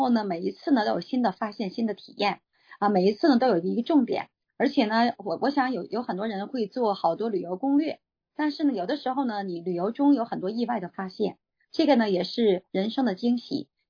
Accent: Tianjin, China; now in Seattle, United States; 我来自中国的天津，在西雅图生活了25年了，

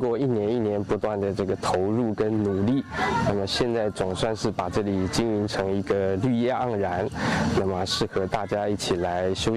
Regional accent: Taiwan; now in China; ，那我来祖国大陆已经有15年了，那基本上是常住在这个地方，那我本身现在也组成了一个两岸婚姻家庭，我的太太是苏州人，那么我女儿也是苏州人。

